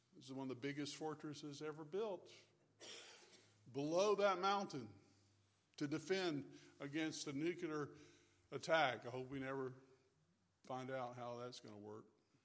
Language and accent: English; Fort Morgan, Alabama, United States; I grew up near Fort Morgan, Alabama, which is near Gulf Shores.